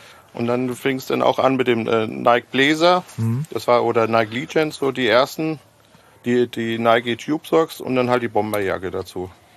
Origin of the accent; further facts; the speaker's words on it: Steinbach, Hesse, Germany; Also ich bin in Steinbach aufgewachsen.